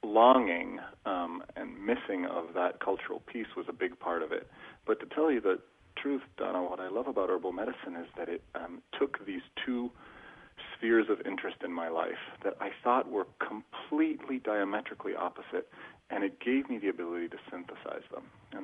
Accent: Italy; Well, I grew up in Italy, and my family is, the bulk of my family comes from the north of Italy, kind of in the middle of the arc of the Alps.

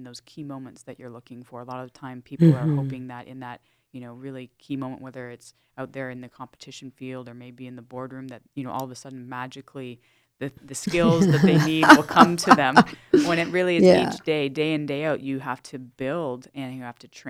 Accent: Toronto, Ontario, Canada; And so I was born in Toronto, and I grew up playing all the sports I could get my hands on

